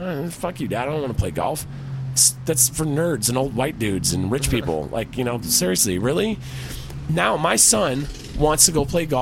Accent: Portland, United States; I grew up in Portland. We all loved basketball.

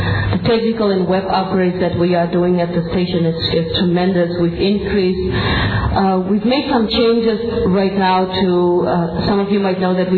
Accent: Long Beach, California, United States; welcome to Long Beach. You are in my hometown.

